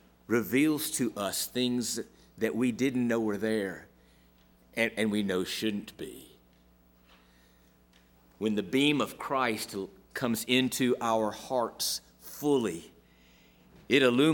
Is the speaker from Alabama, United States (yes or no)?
yes; Montgomery, Alabama, United States; also born or lived in Birmingham; I grew up, born in Birmingham, but I grew up in Montgomery.